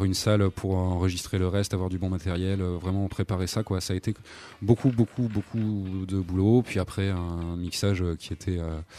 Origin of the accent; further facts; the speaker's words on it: Les Deux Alpes, Auvergne-Rhône-Alpes, France; un concert qu'on avait fait chez moi, aux Deux Alpes, dans une grande salle